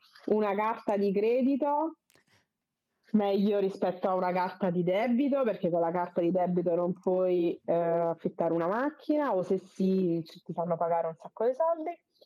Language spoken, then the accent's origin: Italian; Naples, Campania, Italy; Io sono napoletana e comunque per me il sud del mondo è sicuramente la parte che mi emoziona di più.